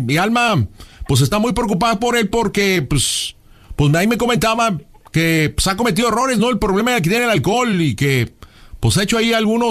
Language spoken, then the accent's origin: Spanish; Michoacán, Mexico; now in León, Mexico; Yo soy michoacano, vivo acá en León.